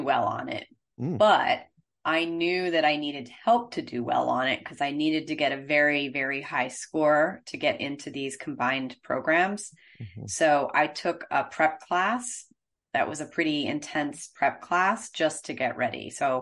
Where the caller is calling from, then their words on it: Chapel Hill, North Carolina, United States; I live in Chapel Hill, North Carolina, right down the road from the University of North Carolina.